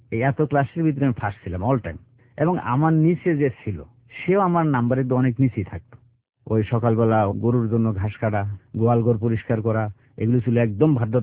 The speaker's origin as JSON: {"language": "Bangla", "country": "Bangladesh", "tie": "born or raised there", "said": "যদি সারা বাংলাদেশের অবহেলিত গ্রামের কোনো লিস্ট করা হয়, আমার গ্রামটা থাকবে সবার উপরে।"}